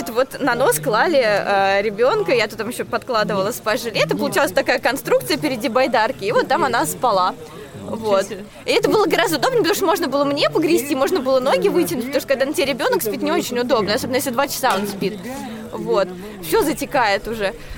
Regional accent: Zelenograd, Moscow, Russia; я из Зеленограда.

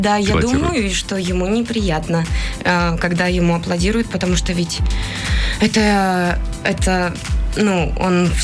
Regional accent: Norilsk, Krasnoyarsk Krai, Russia; Да, я из Норильска.

